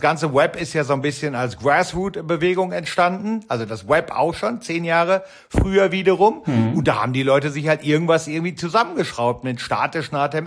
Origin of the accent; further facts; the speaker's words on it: Detmold, North Rhine-Westphalia, Germany; also born or lived in Bielefeld; now in Zürich, Switzerland; ich bin in der Tat in Bielefeld geboren, aber in Detmold aufgewachsen. Das ist 25 Kilometer weg von Bielefeld.